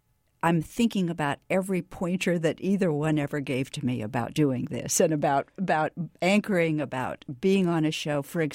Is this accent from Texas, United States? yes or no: no; Kansas, United States; Jim was also a very close friend of mine because we're both from Kansas.